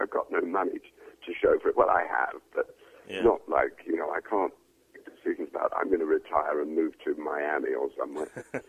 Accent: England, United Kingdom; accent: English; now in Canada; I've worked as a professional actor, a Canadian actor. I always say I'm a Canadian actor with an English accent, although I've done North American accents, but I feel more comfortable with my own.

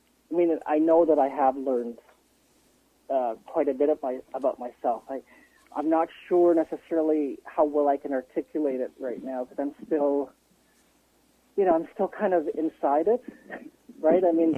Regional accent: Canada; Usually Toronto would be the more viable choice for me, being Canadian

